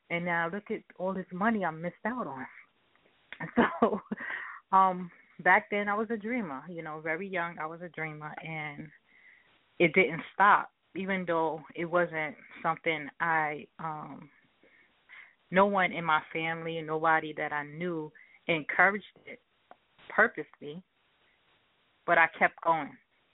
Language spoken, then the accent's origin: English; New York, United States; I'm from New York, and I'm mother of two daughters, Destiny and Diamond.